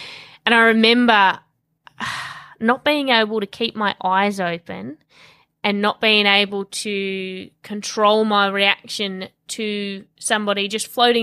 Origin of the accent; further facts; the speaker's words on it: Tasmania, Australia; now in Melbourne, Australia; I grew up in Tasmania. It was a small state off the bottom of Australia. So very quiet little country town. And I moved over to Melbourne when I was about 20.